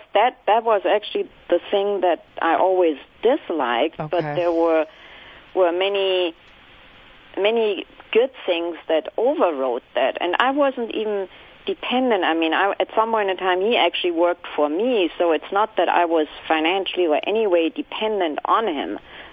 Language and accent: English; Germany; English is a second language; moved away as an adult; now in United States; I'm not from the United States. I'm actually from Germany.